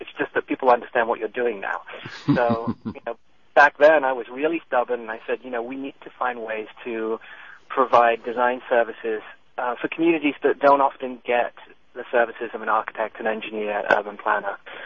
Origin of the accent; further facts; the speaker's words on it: London, United Kingdom; I grew up in South London, and it was a pretty tough neighborhood.